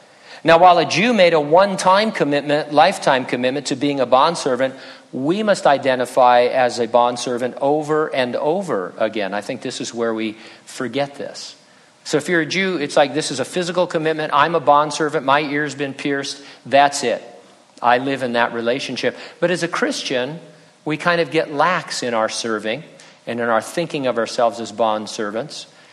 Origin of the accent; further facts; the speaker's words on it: San Bernardino, California, United States; also born or lived in Riverside / Running Springs; But San Bernardino, that's my hometown.